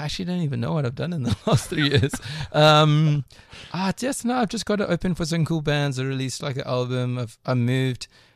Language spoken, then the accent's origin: English; Durban, KwaZulu-Natal, South Africa; growing up in Durban back in those days.